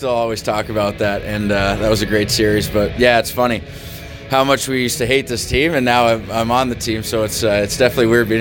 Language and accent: English; Wilkes-Barre, Pennsylvania, United States; be in my hometown in Wilkes-Barre